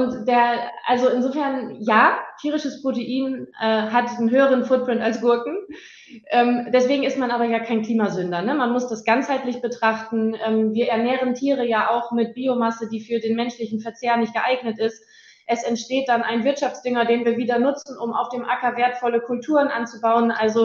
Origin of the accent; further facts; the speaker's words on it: Vechta, Lower Saxony, Germany; Ich komme aus Vechta, also ich komme aus dem Silicon Valley der Landwirtschaft, ne? So nennen wir das ja. Hier ja gerne. Ja. Bin auch mit einem Landwirt verheiratet